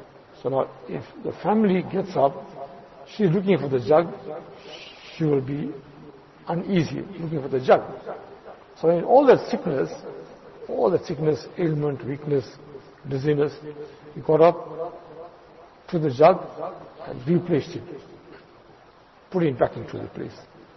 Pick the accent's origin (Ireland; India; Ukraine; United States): India; moved away; I can remember when I came from India.